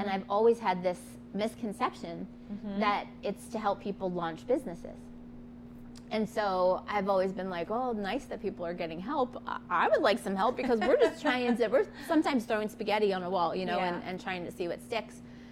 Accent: Florida, United States; And then when I grew up in Florida, spent most of my childhood in Florida and I had fruit trees.

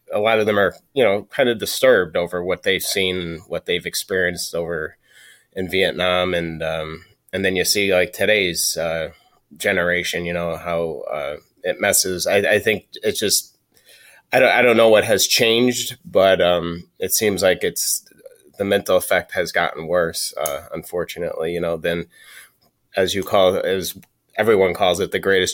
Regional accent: Scranton, Pennsylvania, United States; So I was born in Scranton, Pennsylvania. That's where I grew up. Still live pretty close to the area.

